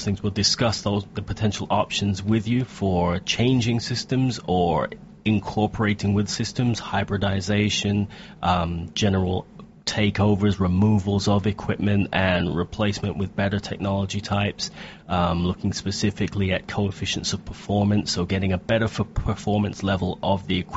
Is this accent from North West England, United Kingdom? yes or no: no; Rochester, South East England, United Kingdom; I am from Rochester.